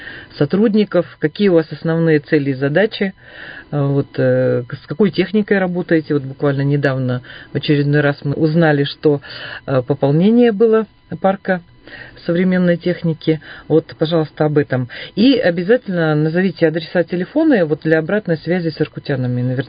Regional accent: Irkutsk, Irkutsk Oblast, Russia; мы с вами не просто земляки иркутяне, а я тоже родом из Синюшина гора, это мое родное место. У меня школа номер 2

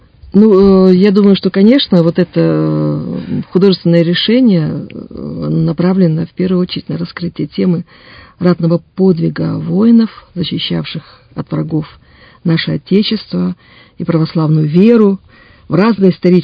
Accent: Siberia, Russia; Забайкалье, сибиряк, четинец. Ну, в принципе, конечно, все мы из Сибири.

